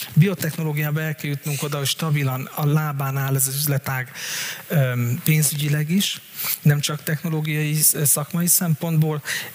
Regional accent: Hungary; Ugye azt szoktuk meg magyarként, hogy mi fizetjük a licenszdíjat minden után, mert minden tudást importálni kellett.

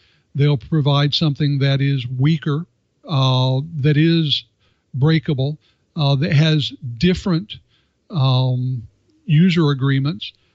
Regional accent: United States; Being an American, being the sort of critter that I am, I tend to come down on the side of personal protection.

